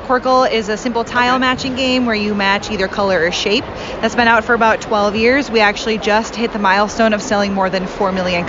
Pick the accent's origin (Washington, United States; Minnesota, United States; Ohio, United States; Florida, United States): Minnesota, United States; Minneapolis; but I'm in from Minneapolis.